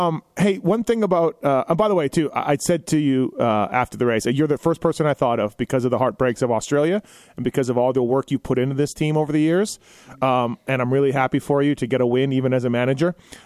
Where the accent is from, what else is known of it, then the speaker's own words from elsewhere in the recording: Canada; now in United States; and I'm Canadian, right?